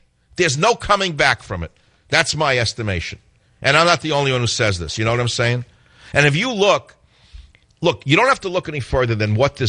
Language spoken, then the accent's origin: English; New York, United States; I saw it in 2 seconds because I grew up in New York.